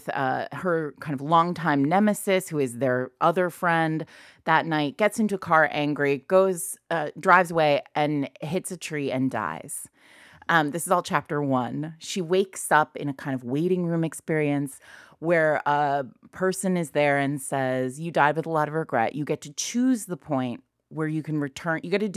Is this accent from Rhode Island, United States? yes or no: yes; Rhode Island, United States; Yeah, when I was a kid, I grew up in Rhode Island